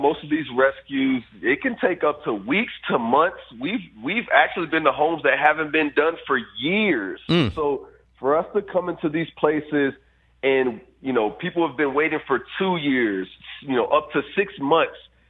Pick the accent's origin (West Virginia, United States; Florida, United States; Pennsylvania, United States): Florida, United States; Fort Myers; Yeah, so a couple of the storms we did Hurricane Ian, which is my hometown of Fort Myers.